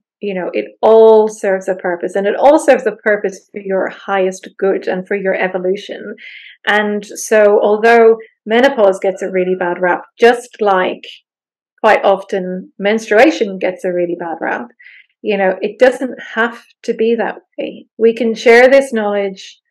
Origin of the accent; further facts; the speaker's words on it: Ireland; And so growing up in Ireland, you know, you go to somebody's house and they automatically offer you food.